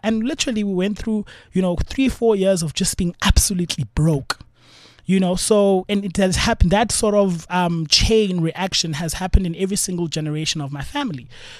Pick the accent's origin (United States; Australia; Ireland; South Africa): South Africa; Cape Town, Western Cape; I grew up in Langa Township